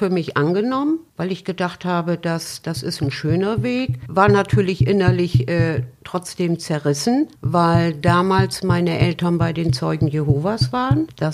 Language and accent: German; Bremen, Germany; born there; Ich bin in Bremen geboren